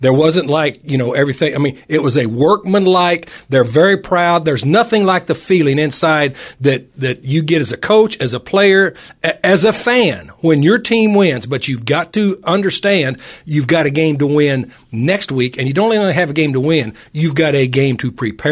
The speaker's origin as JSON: {"language": "English", "region": "Texas", "country": "United States", "tie": "born or raised there", "said": "I grew up in Texas, and you know, around a lot of sale barns."}